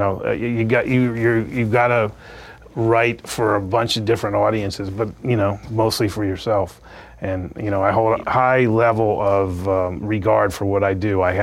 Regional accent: Florida, United States; now in Los Angeles, United States; I grew up in Florida. I worked in newspapers in Florida.

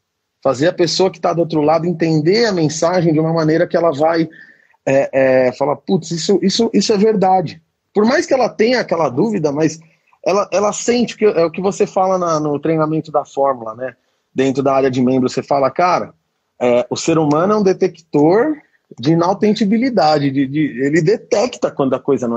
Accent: Sorocaba, São Paulo, Brazil; eu sou de Sorocaba.

